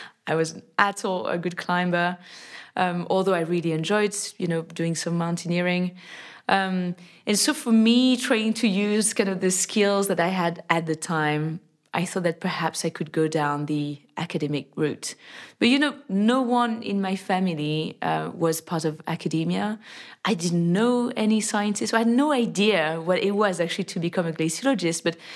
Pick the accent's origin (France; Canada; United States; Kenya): France; I come from France